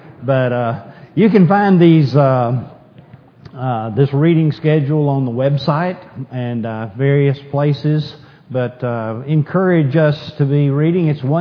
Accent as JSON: {"language": "English", "town": "Tahoka", "region": "Texas", "country": "United States", "tie": "born there", "said": "I was born on August the 8th, 1946, in Tohoka, Texas."}